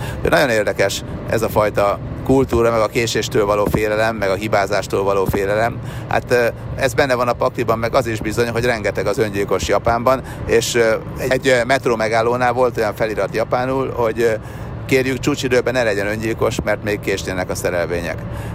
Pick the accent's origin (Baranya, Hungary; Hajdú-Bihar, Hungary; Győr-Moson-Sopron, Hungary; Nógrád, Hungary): Győr-Moson-Sopron, Hungary; Sopron; hát nem azt mondom, nőttem fel, mert ugye soproni gyerek vagyok